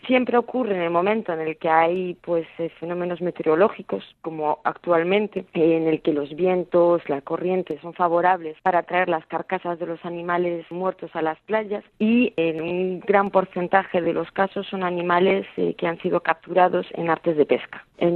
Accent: Galicia, Spain; yo que soy originaria del norte de España, puedo confirmar que en Galicia, de la región de donde vengo, también es un fenómeno al que estamos expuestos cotidianamente y desde hace años.

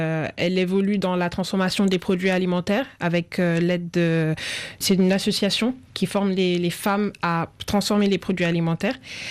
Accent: Casamance, Senegal; comme je suis issue de la Casamance

